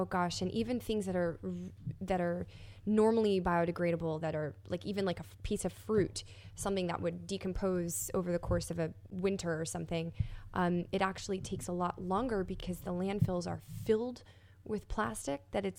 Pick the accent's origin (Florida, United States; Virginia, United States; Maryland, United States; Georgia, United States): Florida, United States; I'm from Florida. I grew up on the Gulf Coast in Tampa, Clearwater, St. Pete.